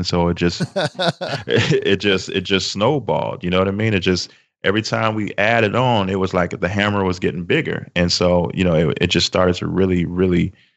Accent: Chicago, Illinois, United States; We're from Chicago. So back in the 90s, it was all about the Chicago Bulls.

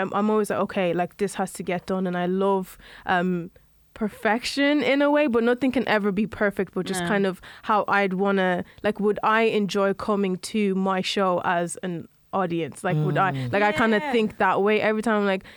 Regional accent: Balbriggan, Leinster, Ireland; went to school, like, very shy.

